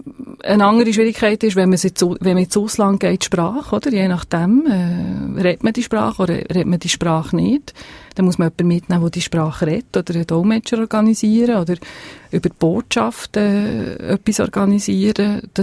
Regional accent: Italy; first language Italian; German is a second language; weil ich ursprünglich Italienerin bin. Ich kann sehr gut Italienisch. Das ist meine Muttersprache eigentlich.

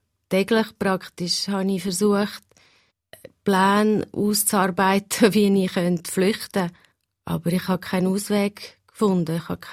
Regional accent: Switzerland; born there; Ich bin ja hier in der Schweiz auf die Welt gekommen.

